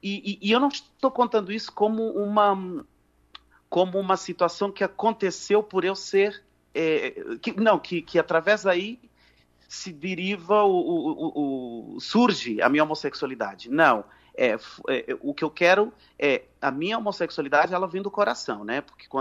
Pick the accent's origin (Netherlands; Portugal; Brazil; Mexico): Portugal; aí eu vivi a minha infância em Portugal.